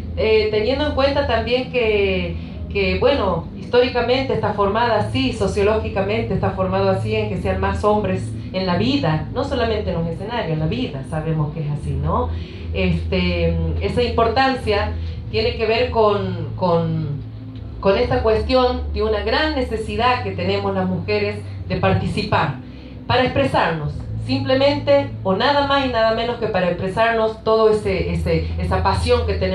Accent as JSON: {"language": "Spanish", "region": "Santiago del Estero", "country": "Argentina", "said": "yo vengo en representación de mi tierra santiagueña"}